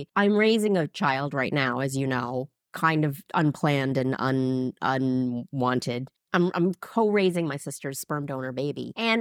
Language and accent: English; New York City, New York, United States; now in Los Angeles, United States; I grew up in New York City and I moved to LA.